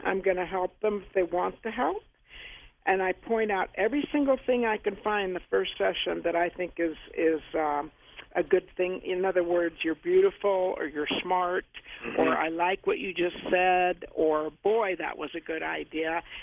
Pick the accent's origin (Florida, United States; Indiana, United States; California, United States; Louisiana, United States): California, United States; Studio City; also born or lived in Sherman Oaks; I was raised where Christian lives. I was raised in Studio City, Sherman Oaks.